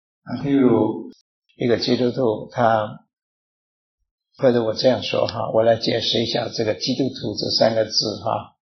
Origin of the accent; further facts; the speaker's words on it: China; 好像我们中国人呢，我们有了事情我们就到庙里面去烧香